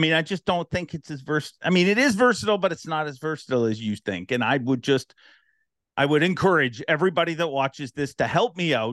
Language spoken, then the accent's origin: English; Canada; I mean, I'm from Canada. I think it's a prerequisite.